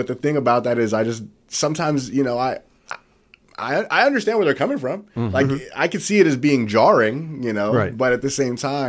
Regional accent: Columbus, Ohio, United States; Like I grew up in Columbus, Ohio, and around Mexican dudes

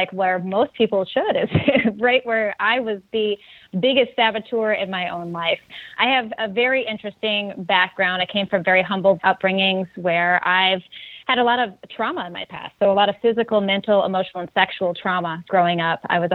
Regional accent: Michigan, United States; I grew up in Michigan.

